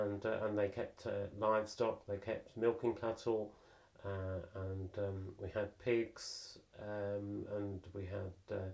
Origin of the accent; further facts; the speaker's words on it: East Midlands, United Kingdom; I come from Lincolnshire. I was brought up in on a farm. I come from an agricultural family on both sides of the family.